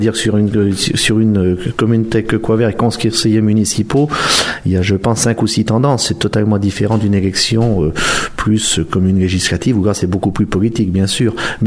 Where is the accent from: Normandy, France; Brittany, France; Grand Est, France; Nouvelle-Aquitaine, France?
Nouvelle-Aquitaine, France; Saint-Jean-d'Angély; born there; Donc je suis né à Saint-Jean-d'Angély il y a 44 ans. Je suis exploitant agricole à Aunay-de-Saintonge.